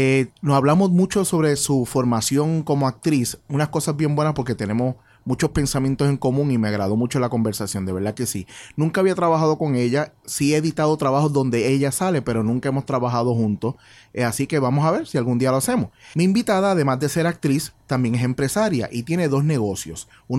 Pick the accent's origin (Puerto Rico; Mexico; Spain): Puerto Rico; Bayamón; born there; En Bayamón, soy yo también nací en Bayamón.